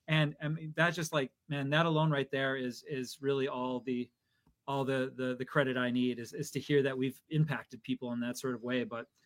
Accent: Milwaukee, Wisconsin, United States; The filmmakers and the folks that I grew up with in Milwaukee, like people like Chris Smith and Barry Polterman

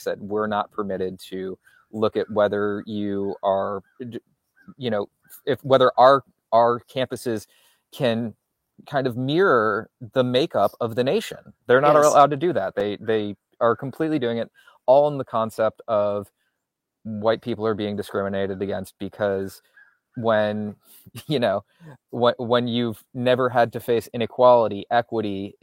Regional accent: the South, United States; And I come from the South.

